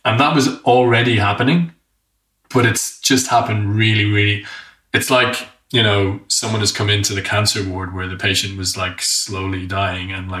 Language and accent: English; Kilkenny, Leinster, Ireland; a lot of interviews with a bunch of people who live in my hometown of Kilkenny